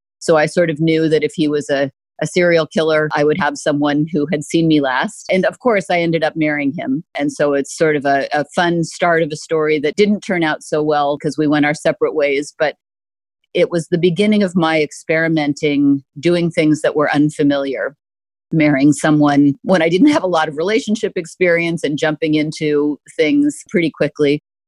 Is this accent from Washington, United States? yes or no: yes; Seattle, Washington, United States; Well, I grew up in Seattle before Seattle was the Seattle it is today, where the University of Washington was mostly it.